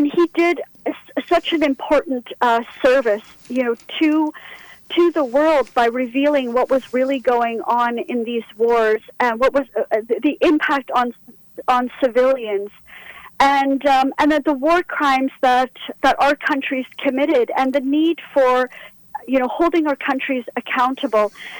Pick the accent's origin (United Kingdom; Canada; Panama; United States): Canada; when I said that I was from Canada